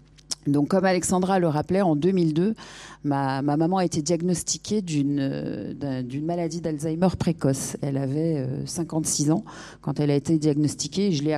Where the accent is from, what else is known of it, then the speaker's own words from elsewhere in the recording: Lyon, Auvergne-Rhône-Alpes, France; Je suis un pur produit lyonnais de la Croix-Rousse, petite fille de Canu et fille d'imprimeur. Donc c'est compliqué de faire plus lyonnais que moi. J'ai donc passé toute mon enfance à la Croix-Rousse